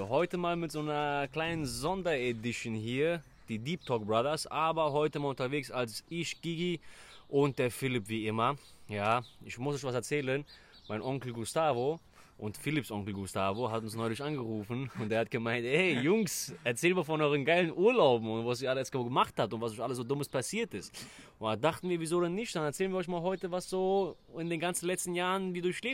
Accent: Greece; ich bin ja Grieche, ne

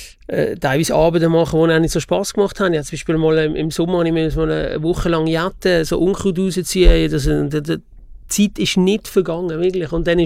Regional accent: Basel, Switzerland; Region Basel aufgewachsen.

